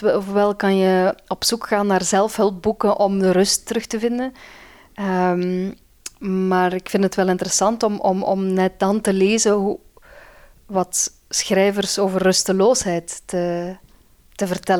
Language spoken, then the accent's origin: Dutch; Veurne, Flanders, Belgium; now in Antwerp, Belgium; Wij hadden in Veurne, de stad waar ik ben geboren en getogen, een bibliotheek.